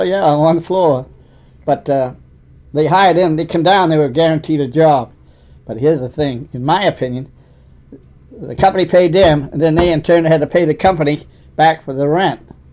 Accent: Lewiston, Maine, United States; No, I grew up here in Lewiston.

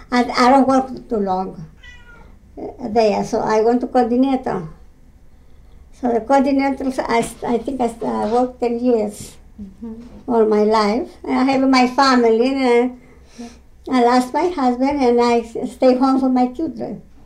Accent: Greece; first language Greek; English is a second language; moved away as an adult; now in United States; I was born in Greece.

